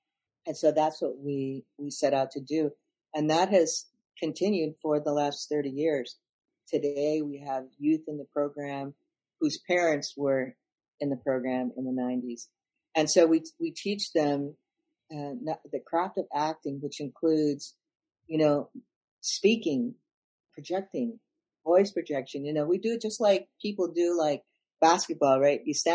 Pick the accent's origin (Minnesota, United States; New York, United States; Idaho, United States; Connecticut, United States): Minnesota, United States; Yeah, I think, you know, growing up in Minnesota, you know, and in northern Minnesota, harvesting wild rice out on the lakes